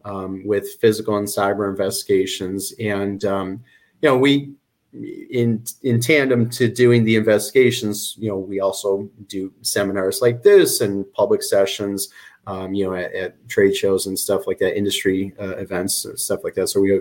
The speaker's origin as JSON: {"language": "English", "town": "Chicago", "region": "Illinois", "country": "United States", "tie": "born or raised there", "lives_now": "Florida, United States", "said": "So I'm in Florida now, but I was born and raised in Chicago."}